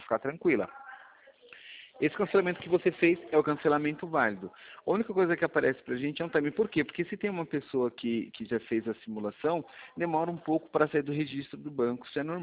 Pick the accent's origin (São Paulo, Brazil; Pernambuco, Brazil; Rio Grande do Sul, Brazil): São Paulo, Brazil; Sim, sou paulista, exatamente